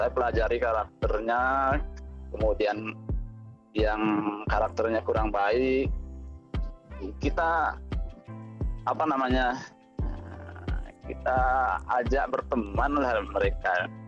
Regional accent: Bali, Indonesia; sekarang sudah di kampung, jaraknya kampung saya nggak terlalu jauh dari Denpasar. Satu jam udah nyampe.

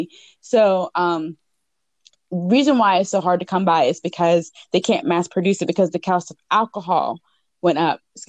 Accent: St. Clairsville, Ohio, United States; also born or lived in West Virginia; And I grew up in Ohio. I was born in West Virginia, and I grew up in Ohio, just in St. Clair's, Ohio.

